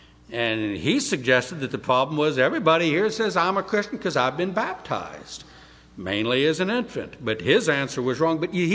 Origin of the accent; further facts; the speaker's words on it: New Orleans, Louisiana, United States; also born or lived in Dallas, Texas; I lived in the Deep South for a long time. I grew up in New Orleans. I lived in Texas over a dozen years.